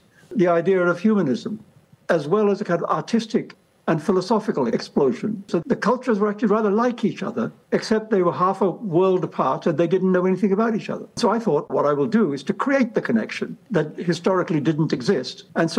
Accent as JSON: {"language": "English", "country": "India", "tie": "born or raised there", "said": "as a child growing up in India"}